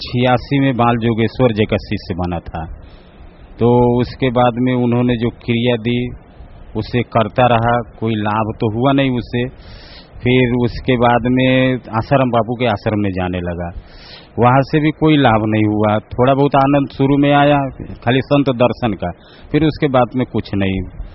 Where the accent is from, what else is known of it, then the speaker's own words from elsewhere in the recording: Surat, Gujarat, India; मैं सूरत गुजरात से आया हूँ।